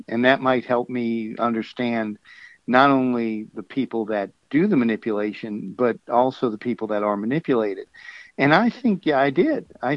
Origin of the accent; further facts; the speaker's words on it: New Orleans, Louisiana, United States; Born and raised in New Orleans, never did like it.